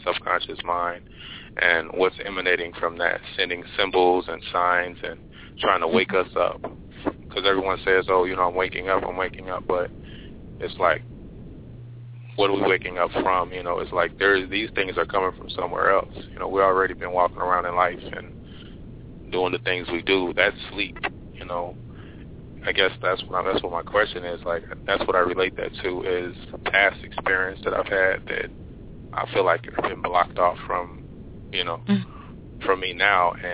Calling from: Chicago, Illinois, United States; I'm calling from Chicago.

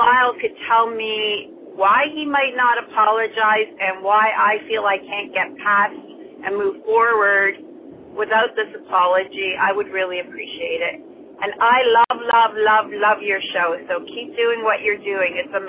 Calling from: Ontario, Canada; I'm calling from Ontario, Canada.

